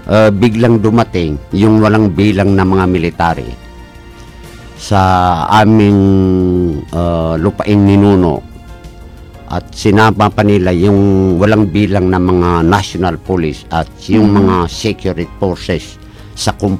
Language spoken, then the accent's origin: Tagalog; Iligan, Northern Mindanao, Philippines; naranasan namin doon sa amin sa Northern Mindanao, particular sa Lano Norte at sa Caligan City.